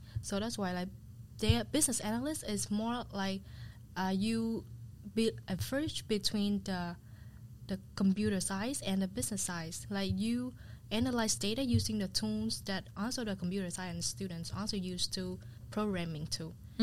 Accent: Vietnam; moved away as an adult; And I'm originally from Vietnam. I came here since 2021, like in January, like right after COVID.

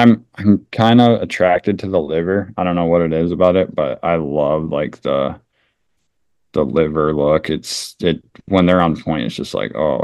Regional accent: Nebraska, United States; I'm obviously from Nebraska and it's huge here.

